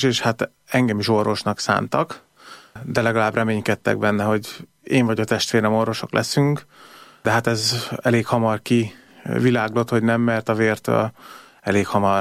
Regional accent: Debrecen, Hajdú-Bihar, Hungary; Én egy debreceni családból származom alapvetően.

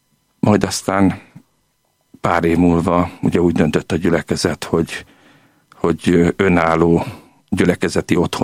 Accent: Oradea, Bihor, Romania; now in Budapest, Hungary; nekem is ugyanígy indult az életem, mert ugye Nagyváradról kerültem Budapestre

